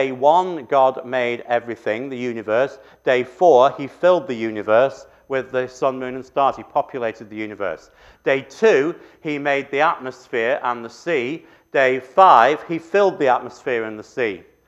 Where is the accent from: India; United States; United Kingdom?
United Kingdom; England; Because I'm English